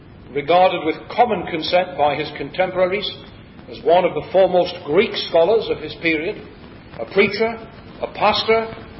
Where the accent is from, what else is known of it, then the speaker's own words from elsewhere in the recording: North East England, United Kingdom; accent: County Durham; And as you will have detected that my accent betrays me as a son of County Durham, I too am the son of a miner.